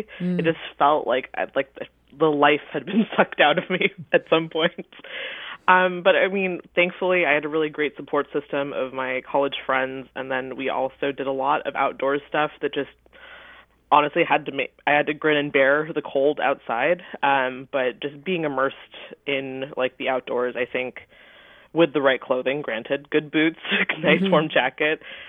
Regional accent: Los Angeles, California, United States; moved away as an adult; now in Seattle, United States; So I moved to Seattle for college to go to the University of Washington, actually.

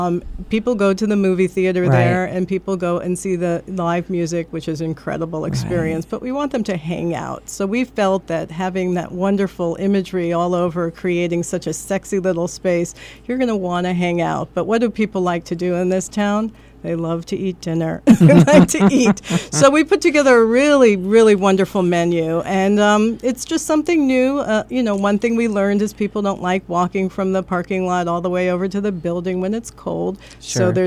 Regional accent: Miami Beach, Florida, United States; You know, I grew up in Miami Beach, and when I see those lit up at night

